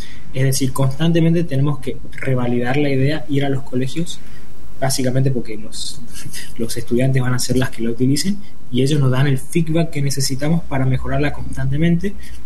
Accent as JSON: {"language": "Spanish", "region": "Corrientes", "country": "Argentina", "said": "somos de Corrientes Capital, aviso, los 4."}